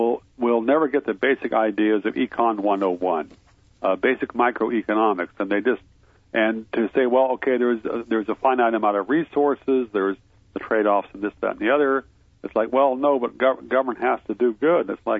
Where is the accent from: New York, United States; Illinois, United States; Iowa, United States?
Iowa, United States; Ames; born there; I was born in Ames. My father was in grad school out there.